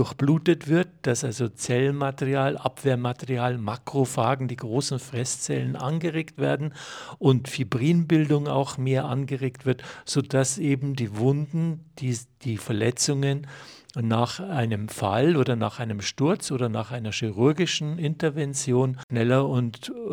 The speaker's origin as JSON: {"language": "German", "town": "Unken", "region": "Salzburg", "country": "Austria", "tie": "born or raised there", "said": "Ich bin aufgewachsen im Heutal, also die meiste Zeit."}